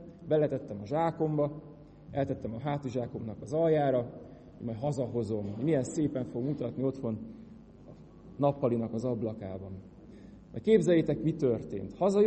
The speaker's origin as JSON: {"language": "Hungarian", "town": "Kunszentmiklós", "region": "Bács-Kiskun", "country": "Hungary", "tie": "born or raised there", "said": "otthon Kunszentmiklóson, ahol fölnőttem"}